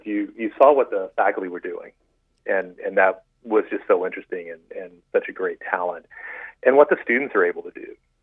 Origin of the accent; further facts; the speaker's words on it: San Antonio, Texas, United States; I grew up in San Antonio. I was a band kid in public school and went to the University of Texas